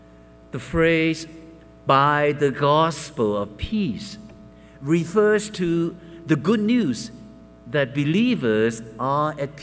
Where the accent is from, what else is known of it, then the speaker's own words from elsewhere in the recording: Hong Kong; it was not like that when I was growing up in Hong Kong.